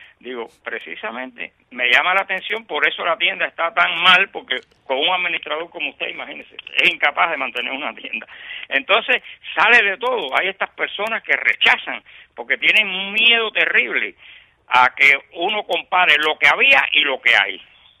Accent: Havana, Cuba; yo soy habanero, yo no puedo escribir sobre Santiago de Cuba

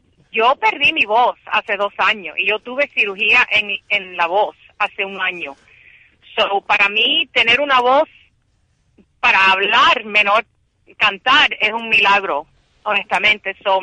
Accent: Cuba; somos cubanos en el corazón

